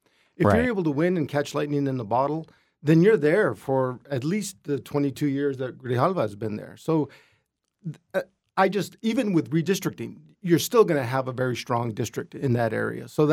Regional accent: Nogales, Arizona, United States; So he represents where I grew up in Nogales.

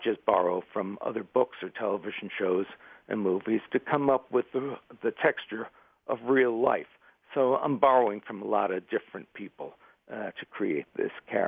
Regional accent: New York City, New York, United States; which is when I grew up in New York City.

